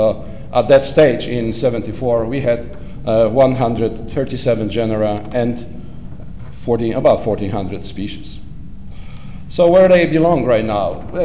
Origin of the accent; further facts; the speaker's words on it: Poland; including my own country, where I come from Poland.